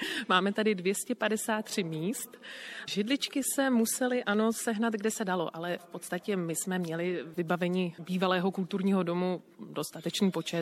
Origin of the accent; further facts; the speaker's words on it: Husinec, South Bohemian Region, Czechia; Normálně jsme se mu přihlásili, že jsme z Husince